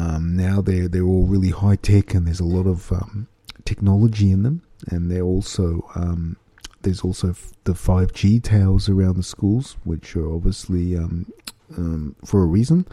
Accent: Australia; Growing up in Australia was kind of fun, you know.

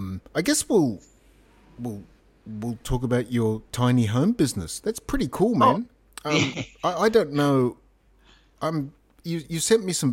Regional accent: New South Wales, Australia; growing up in Australia, I grew up on the northern beaches here now

